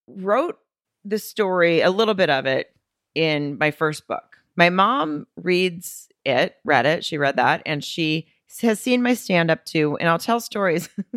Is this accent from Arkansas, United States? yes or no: yes; Arkansas, United States; And I'm like, I'm from Arkansas. This is my first exposure to like any kind of outdoor rave type party. Most I had done is like drink beer by a creek.